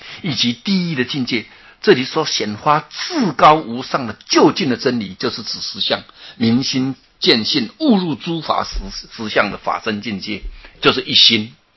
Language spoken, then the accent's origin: Chinese; China; 我们中国人想的上帝跟我们皇帝戴的帽子都一样啊